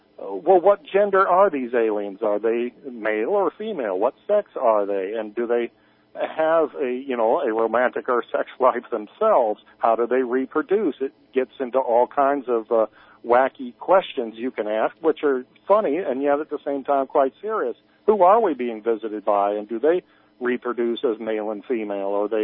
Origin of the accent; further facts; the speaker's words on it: Cape Girardeau, Missouri, United States; outside of my hometown of Cape Girardeau, Missouri